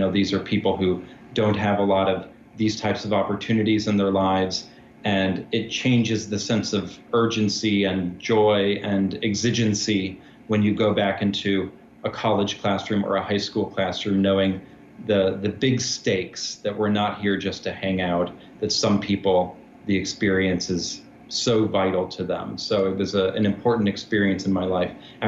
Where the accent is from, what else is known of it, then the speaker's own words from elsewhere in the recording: Chicago, Illinois, United States; now in Michigan, United States; my home is in Michigan now, but I grew up near Chicago. So I grew up hating the Red Wings and cheering for the Blackhawks.